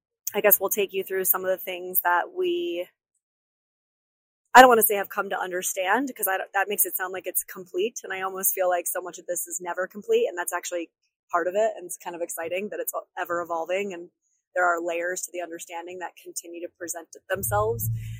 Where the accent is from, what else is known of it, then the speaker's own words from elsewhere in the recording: New York, United States; And thank God my New Yorker, my upstate New Yorker spidey senses kicked